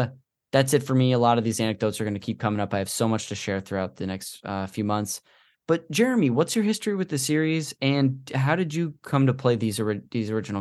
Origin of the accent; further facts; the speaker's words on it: Modesto, California, United States; our parents used to sing in the same choir at this church we went to growing up in Modesto.